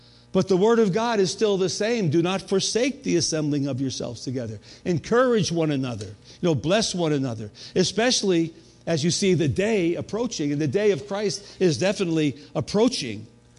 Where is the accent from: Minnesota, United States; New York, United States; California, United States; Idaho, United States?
New York, United States; You know, I'm from New York, so I grew up with the Yankees, right?